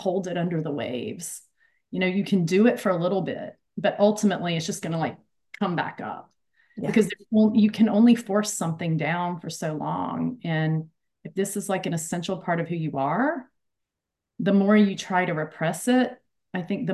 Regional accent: United States; now in United Kingdom; I'm in the US, obviously, here in the UK, and but like I can speak for, being an American, right?

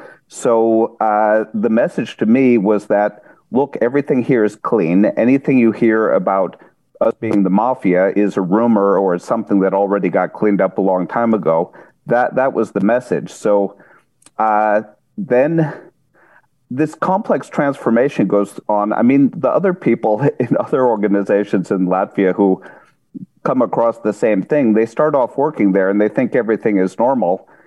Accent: United States; I'm educated in the United States. I grew up in the United States.

